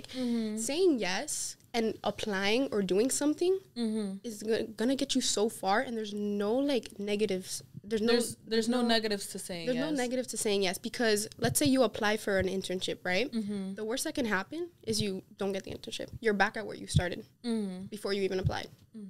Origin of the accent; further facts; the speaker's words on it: Miami, Florida, United States; born there; my parents were allowed to come a few months, a month or two before I was born, and I was born here in Miami.